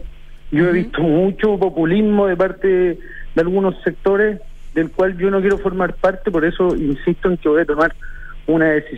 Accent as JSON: {"language": "Spanish", "town": "Lo Prado", "region": "Santiago Metropolitan Region", "country": "Chile", "said": "Yo soy de Lo Prado, conozco la realidad de las personas, estoy muy vinculado al territorio de mi distrito"}